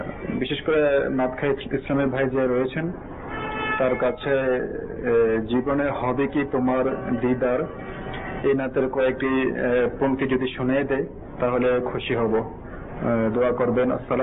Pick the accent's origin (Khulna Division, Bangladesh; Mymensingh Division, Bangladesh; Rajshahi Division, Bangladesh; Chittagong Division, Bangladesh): Chittagong Division, Bangladesh; Comilla; আমার বাড়ি কুমিল্লা।